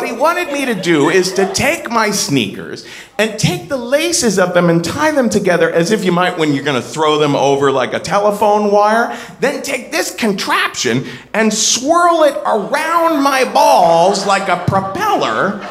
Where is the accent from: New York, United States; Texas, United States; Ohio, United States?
Ohio, United States; But I'm from Ohio. I'm a very polite person.